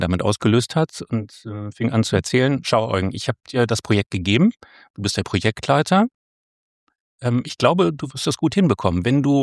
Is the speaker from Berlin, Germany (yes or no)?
yes; Berlin, Germany; weil als Berliner ohne Bundeswehr ist man auch jung genug.